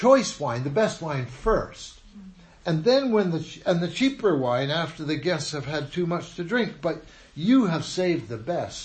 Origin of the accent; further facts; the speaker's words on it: British Columbia, Canada; born there; Where I was born in the Okanagan Valley, there's a lot of vineyards up there now.